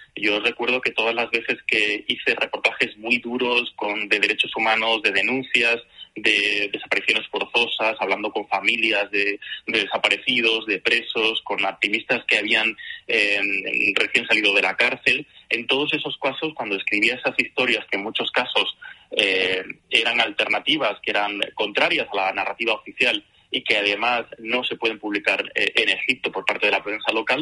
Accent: Granada, Andalusia, Spain; also born or lived in Cairo; Yo soy del sur, de Granada, y creo que El Cairo es la segunda ciudad en la que he vivido más en toda mi vida. He sido joven en El Cairo

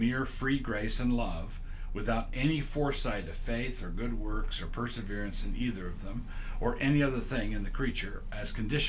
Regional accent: San Diego, California, United States; born there; I was born in San Diego in 1953.

